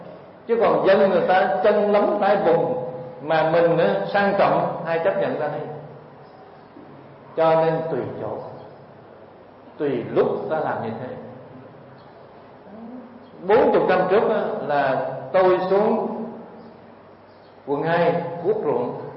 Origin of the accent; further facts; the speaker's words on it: Cu Chi, Ho Chi Minh City, Vietnam; now in Ho Chi Minh City, Vietnam; tôi ở thành phố Hồ Chí Minh mà tôi đi về quê của tôi ở Củ Chi, quê là vùng cách mạng.